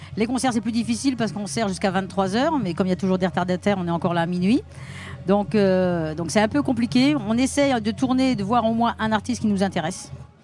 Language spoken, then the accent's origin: French; Nantes, Pays de la Loire, France; puisque moi je suis nantaise et c'est un groupe de chez nous.